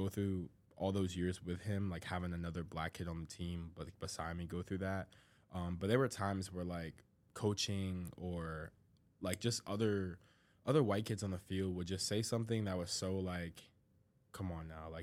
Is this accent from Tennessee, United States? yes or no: no; Mount Laurel, New Jersey, United States; I'm from Mount Laurel, New Jersey, so I'm from the East Coast.